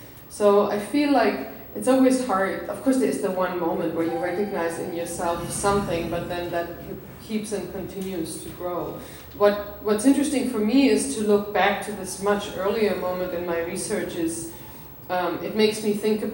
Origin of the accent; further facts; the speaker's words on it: Germany; I think when I grew up in Germany